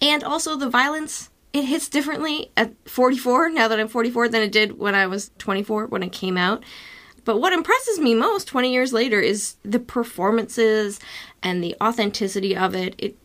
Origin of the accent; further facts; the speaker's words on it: Canada; you have to know that as a Canadian, it hurts me to say this